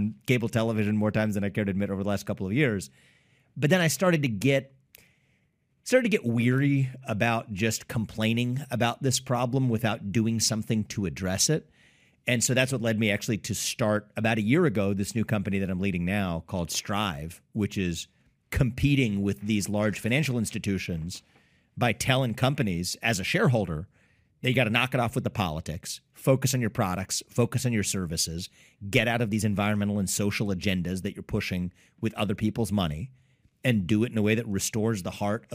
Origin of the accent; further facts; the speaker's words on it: Cincinnati, Ohio, United States; I grew up in Cincinnati before that.